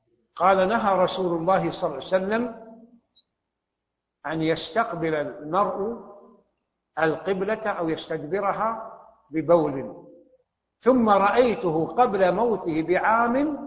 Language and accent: Arabic; Saudi Arabia; فشرق البلد، شرق بلادنا السعودية